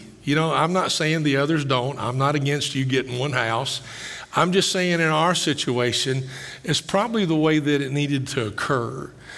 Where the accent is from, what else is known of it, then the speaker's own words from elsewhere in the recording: Summersville, Kentucky, United States; also born or lived in Campbellsville; I grew up partly in Summersville, a little town of 500 people, less now, beautiful little town, wonderful town.